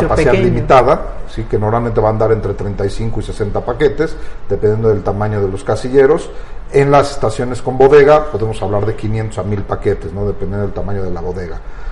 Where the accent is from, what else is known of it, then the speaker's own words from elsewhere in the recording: Mexico; me duele como mexicano